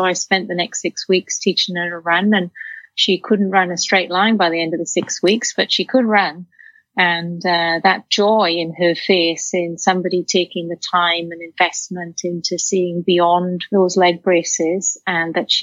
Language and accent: English; Wales, United Kingdom; I grew up in Wales in a working class family